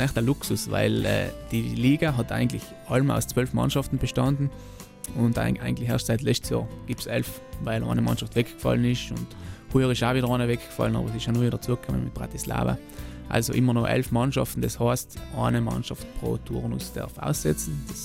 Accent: Trentino-Alto Adige, Italy; Ja, die Vielseitigkeit, die Lebensqualität, Sommer, Winter, alles Mögliche. Also einfach meine Heimat.

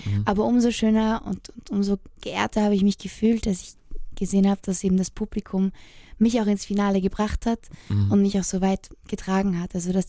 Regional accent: Austria; ich fühle mich im Herzen nicht nur als Österreicherin.

